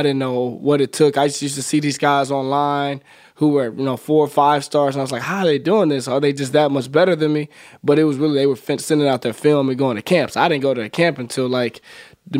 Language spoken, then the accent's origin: English; Smithfield, Alabama, United States; Yeah, I'm from Birmingham, right outside the city, from a small little community called Smithfield.